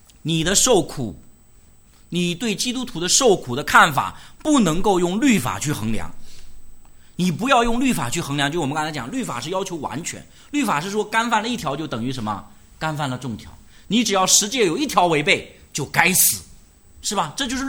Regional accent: China; 我们比如说我们在中国生活的久了，什么雾霾我们都惯了，我们个个都是吸尘器，是不是？你知道我们中国人个个都是吸尘器

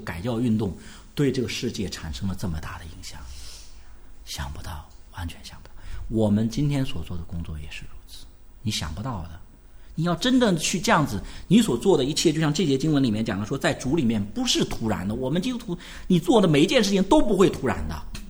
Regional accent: China; 你没发现很喜欢讲美国的信仰堕落了，欧洲的信仰堕落了，就指望我们中国人了。

